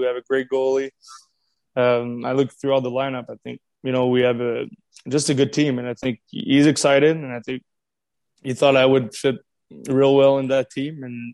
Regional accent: Montreal, Quebec, Canada; I mean, I know I'm from Montreal, so I know how it is.

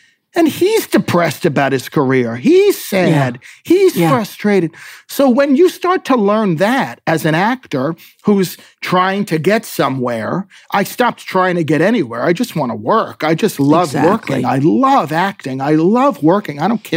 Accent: New Jersey, United States; so I grew up in New Jersey and my mother literally fed me the same 10 foods for my entire childhood up until I was 18.

